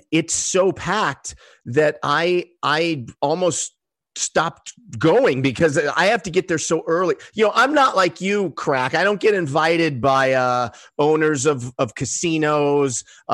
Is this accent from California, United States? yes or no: yes; Los Angeles, California, United States; listen, dude, I'm from L.A., okay? When it's under 70, it is winter parka and a beanie.